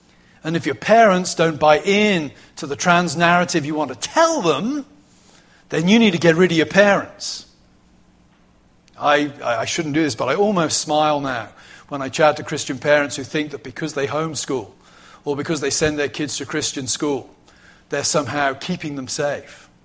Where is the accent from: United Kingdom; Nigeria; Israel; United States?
United Kingdom; England; I'm English, as you've been reminded this evening. I'm proud to be so, I have to say. I belong to a nation.